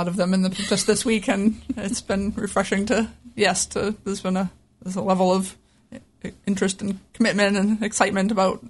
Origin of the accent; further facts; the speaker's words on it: Worcester, Massachusetts, United States; I grew up in Worcester, Massachusetts.